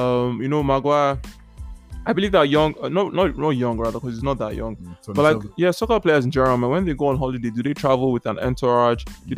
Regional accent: Nigeria; I'm Nigerian, so like, I've learned not to trust the police.

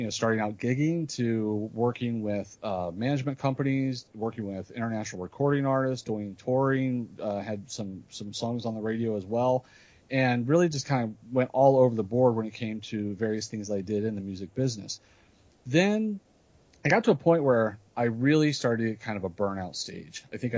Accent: Cincinnati, Ohio, United States; And I grew up in Cincinnati area, and I didn't come from a musical family. And I didn't come from really a great musical area either.

